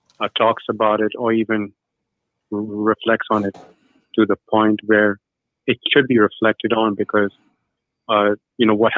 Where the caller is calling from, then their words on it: Florida, United States; I'm from Florida. I'm a first time caller, a long time listener.